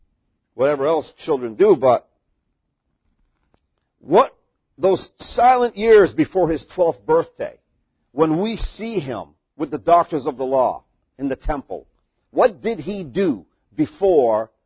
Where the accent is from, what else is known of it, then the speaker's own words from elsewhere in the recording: Madawaska, Maine, United States; You know, like I was brought up in Madawaska, Maine. That's where I was brought up. That includes the time from when I was born till, you know, 18 years old, I would say.